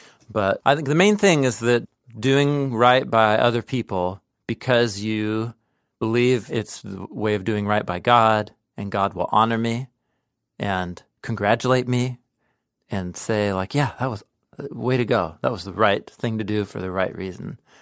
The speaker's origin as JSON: {"language": "English", "region": "West Coast", "country": "United States", "tie": "born or raised there", "said": "the cultures that you and I grew up in here on the West Coast of 20th, 21st century America"}